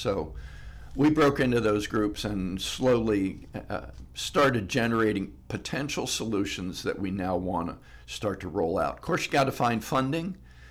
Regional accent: Cincinnati, Ohio, United States; now in Athens County, United States; And I left and worked in San Francisco and moved back to Cincinnati, which is my hometown.

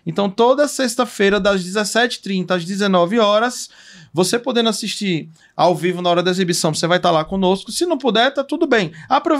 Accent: Aracaju, Sergipe, Brazil; now in São José dos Campos, Brazil; eu sou do Papo Condominial, tá? Nacional, eu venho lá de Aracaju, hoje eu resido em São José dos Campos, São Paulo

